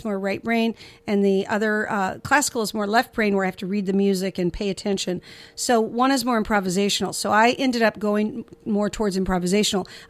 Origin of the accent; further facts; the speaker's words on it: the South, United States; I had three sisters, and I'm from the South, and we're like a Faulkner novel combined with Louisa May Alcott, Little Women.